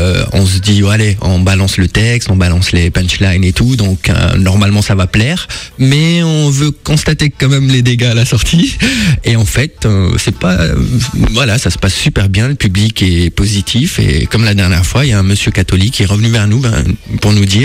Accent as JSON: {"language": "French", "country": "Algeria", "tie": "born or raised there", "moved": "as an adult", "lives_now": "France", "said": "j'ai grandi en Algérie jusqu'à l'âge de 18 ans et je suis arrivé en France dans une cité."}